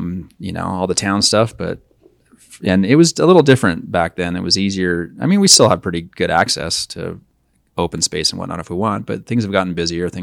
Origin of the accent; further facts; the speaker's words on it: Billings, Montana, United States; So I grew up as a city kid by Montana standards. I mean, I'm a Billings kid, right?